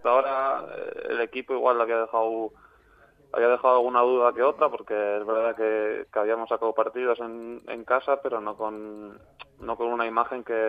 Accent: Basque Country, Spain; yo soy vasco

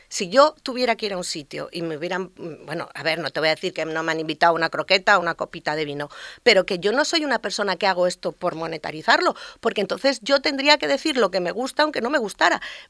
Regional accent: Girona, Catalonia, Spain; born there; moved away as an adult; now in Formentera, Spain; llevo aquí hace 40 años, entonces tengo 60 ahora. Llegué con 20, yo nací en Girona, vivo entre Madrid, ahora entre Madrid, Formentera e Ibiza.

